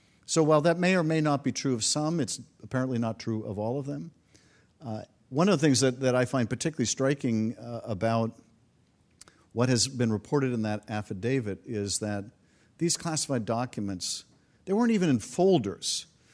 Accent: Boston, Massachusetts, United States; I have stuck with the Raiders through thick and thin, and I'm originally from Boston, and I've stuck with the Red Sox through thick and thin.

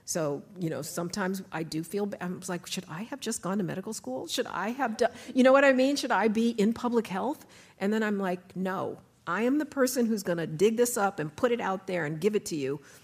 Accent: Colorado, United States; you know, I'm from Colorado, so I love the changing of the seasons

